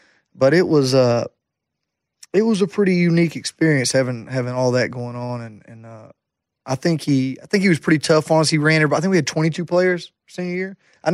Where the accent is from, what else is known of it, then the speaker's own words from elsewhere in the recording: Jacksonville, Alabama, United States; that was Jacksonville State University was my hometown college.